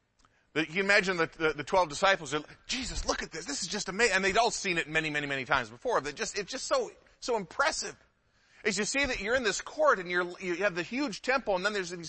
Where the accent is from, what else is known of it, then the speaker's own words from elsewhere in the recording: Midwest, United States; And we don't have as many brick homes here in the West Coast as we did where I grew up in the Midwest.